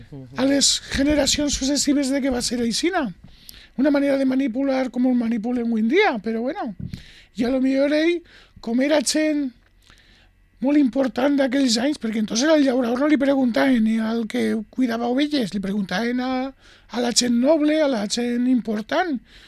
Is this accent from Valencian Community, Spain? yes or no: yes; Valencian Community, Spain; van perdre la nostra identitat majoritàriament, eh? Com a valencians.